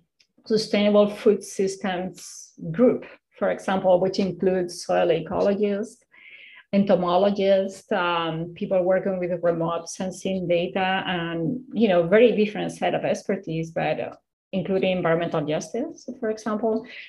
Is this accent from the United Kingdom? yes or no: no; Spain; I'm originally from Spain